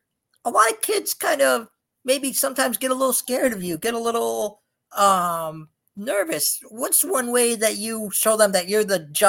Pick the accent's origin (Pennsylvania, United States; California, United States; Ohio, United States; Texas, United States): Pennsylvania, United States; Erie; here in my hometown, Erie, they're putting on that play at it's called the Erie Playhouse.